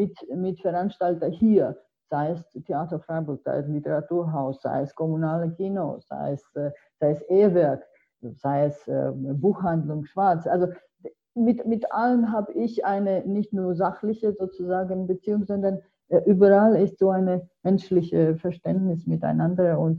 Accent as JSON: {"language": "German", "region": "Tbilisi", "country": "Georgia", "second_language": "German", "lives_now": "Germany", "said": "ich komme selber aus Tiflis."}